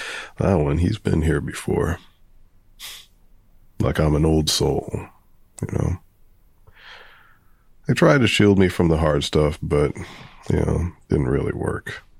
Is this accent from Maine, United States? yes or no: no; Providence, Rhode Island, United States; Well, I grew up in Providence on the Cranston Line, close to Roger Williams Park.